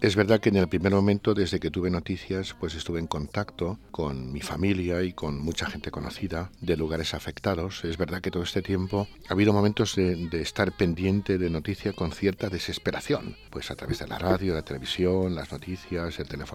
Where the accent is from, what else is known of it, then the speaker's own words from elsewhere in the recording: Valencia, Valencian Community, Spain; now in Santander, Spain; algunas cosas las recuerdo permanentemente de mi tierra, de mis raíces, de la historia que he vivido en todos esos años en Valencia.